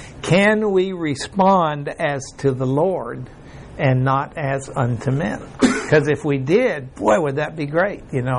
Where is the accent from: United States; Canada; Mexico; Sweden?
Mexico; Well, I was raised in Mexico, and we didn't have enough money down there for there to ever be a three-ring circus.